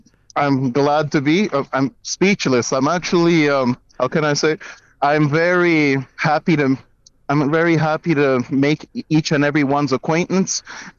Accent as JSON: {"language": "English", "country": "Canada", "tie": "born or raised there", "also_born_or_lived": "Dominican Republic", "said": "our parents brought us here and we grew up here. So I wouldn't tell you what it's like growing up in Dominican Republic as I grew up here in Canada."}